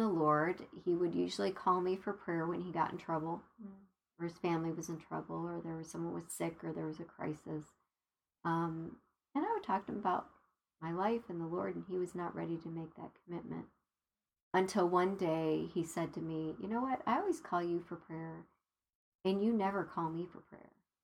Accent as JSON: {"language": "English", "region": "Arizona", "country": "United States", "said": "Well, I was from Arizona."}